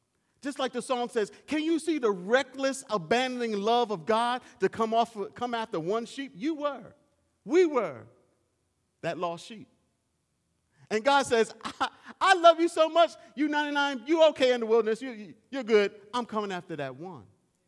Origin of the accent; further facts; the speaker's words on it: Trenton, New Jersey, United States; I grew up in Trenton, New Jersey, and Trenton, New Jersey is not a great city that everybody's trying to flock to.